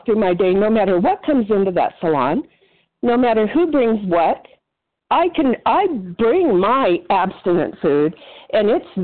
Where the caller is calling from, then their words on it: La Mesa, California, United States; I'm from La Mesa, California, just outside of San Diego.